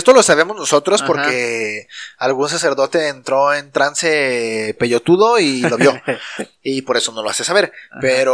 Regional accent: Mexico; nosotros somos mexicanos, para la gente que nos escucha en otros lugares, nosotros somos mexicanos

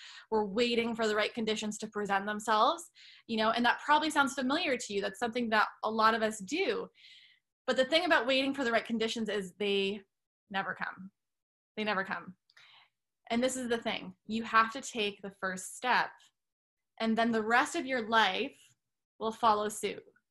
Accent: Canada; I'm Lebanese, and Timbits. I'm originally Canadian.

